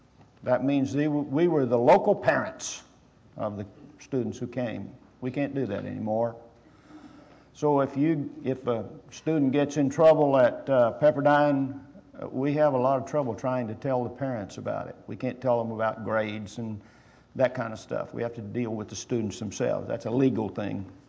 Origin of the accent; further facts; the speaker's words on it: Texas, United States; I'm from Texas, but I'm not for the University of Texas, almost any other school.